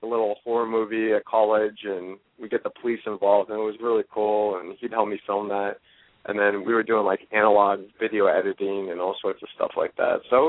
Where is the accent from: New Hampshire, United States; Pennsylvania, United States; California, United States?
New Hampshire, United States; also born or lived in Las Vegas; The East Coast, I grew up back here in New Hampshire, right on the border of Mass, near Lowell, Lawrence, all that stuff. And I just recently moved back through to New Hampshire. I was living in Vegas for 13 years.